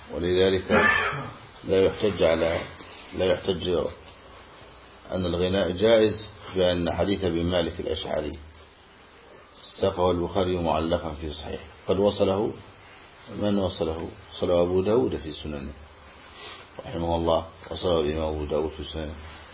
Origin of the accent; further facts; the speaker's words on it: Egypt; عندنا في مصر يقولون إذا تتزوج يوم الأحد على بيت أبوها ترتد